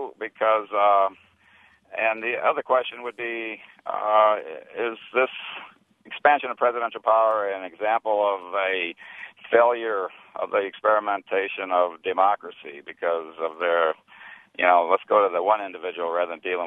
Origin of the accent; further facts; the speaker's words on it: Kankakee, Illinois, United States; I'm from Kankakee, Illinois, so that might be one of my influences.